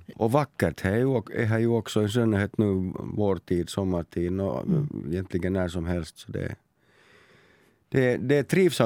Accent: Helsinki, Uusimaa, Finland; Ja, vi bodde på ett annat ställe på Drumsö före det, men sedan jag var 5 så bodde vi just där var jag har mitt ställe nu också.

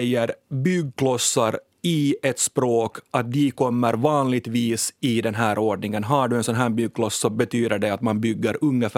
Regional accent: Kvevlax, Ostrobothnia, Finland; jag kommer ju då från Österbotten, eller jag kommer från delar av Österbotten, Kvävlax, där jag var liksom största delen av min tid som skolelev. Inte särskilt mycket finska där.

